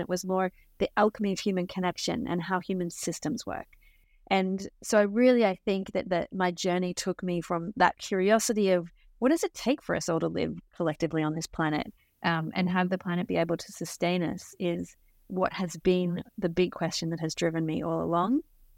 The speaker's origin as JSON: {"language": "English", "country": "Australia", "tie": "born or raised there", "said": "I grew up in Australia."}